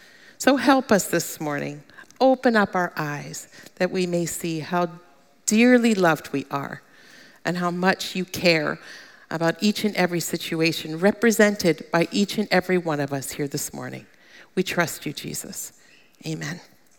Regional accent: Pennsylvania, United States; I came from Pennsylvania, which an area that was fairly conservative religiously.

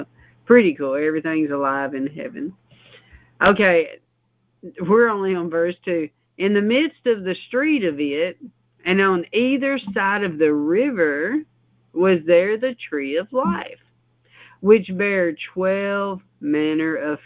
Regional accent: United States; I said, sir, I just got to ask you, because I'm from America over here.

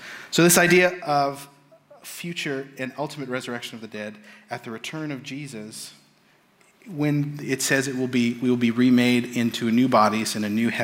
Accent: Canada; accent: Canadian; I apologize for my Greek, my Canadian accent on the Greek there

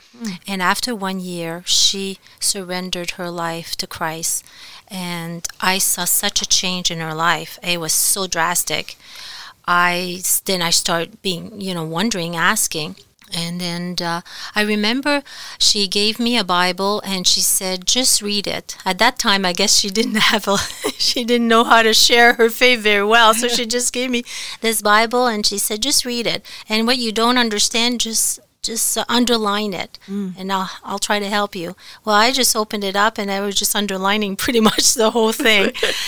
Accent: Quebec, Canada; first language fr; English is a second language; also born or lived in Toronto; now in Creston, Canada; And I'm originally from Quebec, from a French family. We spoke French at home.

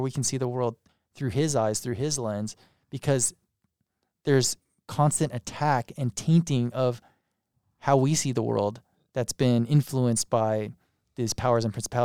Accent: United States; Even though I look Japanese, my ancestors are all Japanese, but really I'm more American, right?

